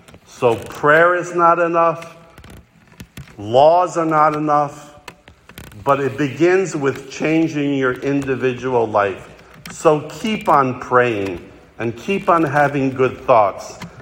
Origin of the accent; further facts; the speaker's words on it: Yonkers, New York, United States; My hometown of Yonkers was the first golf course in the United States.